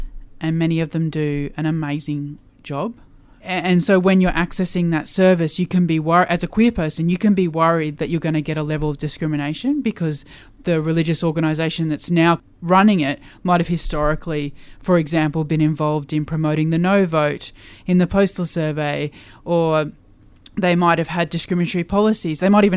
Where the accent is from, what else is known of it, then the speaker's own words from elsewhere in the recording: Queensland, Australia; I grew up in Queensland, and in my teenage years it was illegal to be homosexual.